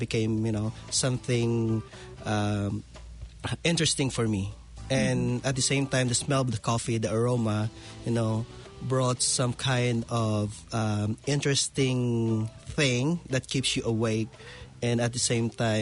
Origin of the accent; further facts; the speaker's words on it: Mindanao, Philippines; born there; also born or lived in Manila; no permanent address. In the sense that nasa seminary ako before, although pinanganak ako sa Mindanao, but my parents are from Iloilo.